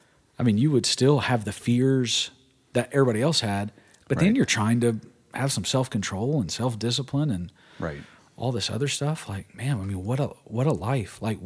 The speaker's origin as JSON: {"language": "English", "town": "Birmingham", "region": "Alabama", "country": "United States", "tie": "born or raised there", "said": "We grew up in Birmingham. I say we, my family"}